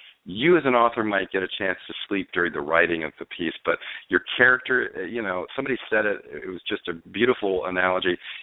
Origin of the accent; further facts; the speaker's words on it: Chesapeake Bay area, United States; I've got to say, I'm from the Chesapeake Bay area. I understand that country. I understand those people.